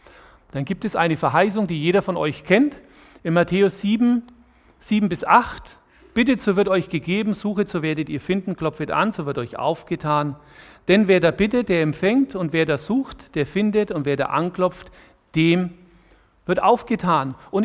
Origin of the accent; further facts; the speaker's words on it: Nuremberg, Bavaria, Germany; ich komme ja aus Nürnberg, Marienberg, in die Gemeinde bin ich getauft worden.